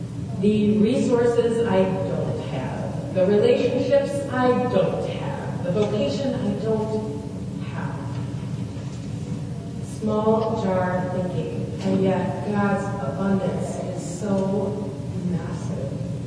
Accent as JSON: {"language": "English", "country": "United States", "said": "As an American traveling to Kenya, I had bought a plane ticket."}